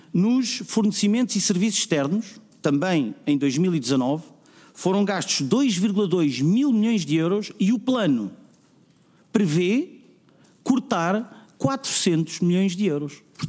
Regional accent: Portugal; enquanto portugueses, onde eu me incluo

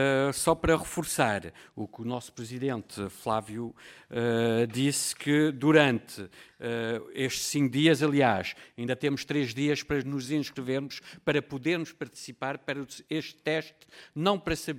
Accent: France; o país de onde eu sou nacional, França

